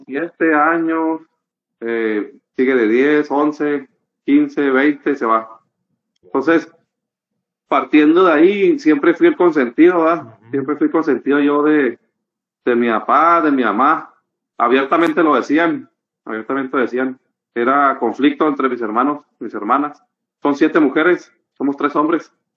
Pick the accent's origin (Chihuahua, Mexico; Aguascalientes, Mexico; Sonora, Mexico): Chihuahua, Mexico; born there; nací en Chihuahua, ¿verdad? Nací en Chihuahua. Sí, pues, estaba ahí. Mi tierra amada, que amo y siempre voy a amar.